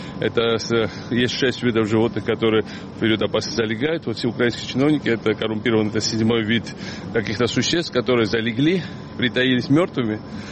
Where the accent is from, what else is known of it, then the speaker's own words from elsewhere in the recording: Georgia; now in Ukraine; И я говорю на языке украинском. Но еще в целом я не просто грузин, но я еще европеец. Значит, я одессит, я украинец.